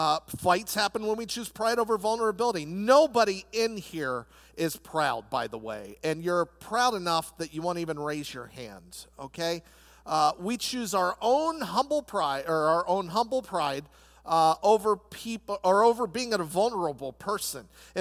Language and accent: English; Lancaster, Pennsylvania, United States